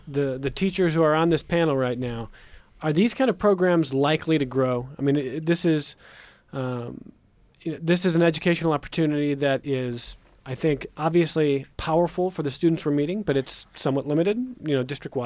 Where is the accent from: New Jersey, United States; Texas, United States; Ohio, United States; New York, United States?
Ohio, United States; I grew up outside Cleveland, and you know, there was a baccalaureate program there